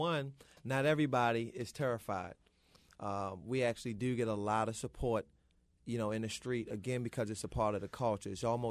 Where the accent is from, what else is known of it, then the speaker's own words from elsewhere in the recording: Baltimore, Maryland, United States; That's an interesting journey, because … was a young boy who was confused on the streets of Baltimore, raised by a very strong woman